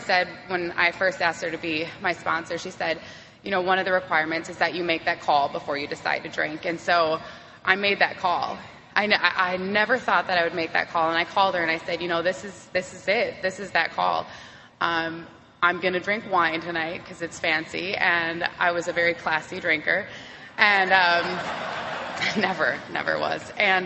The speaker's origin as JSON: {"language": "English", "region": "Minnesota", "country": "United States", "moved": "as an adult", "lives_now": "Sweden", "said": "I'm originally from Minnesota. I got sober in 2007. I got sober in 2007, and in 2012, I decided to relocate my life to Sweden, for love, of course."}